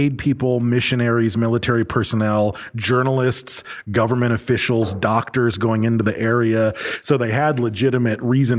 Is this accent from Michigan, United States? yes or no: yes; Battle Creek, Michigan, United States; Cause I remember I growing up in Battle Creek, one of the federal buildings is in Battle Creek.